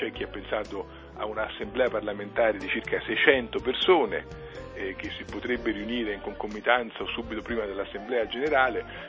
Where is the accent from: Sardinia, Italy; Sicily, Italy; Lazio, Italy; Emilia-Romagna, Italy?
Lazio, Italy; Rome; Io sono di Roma.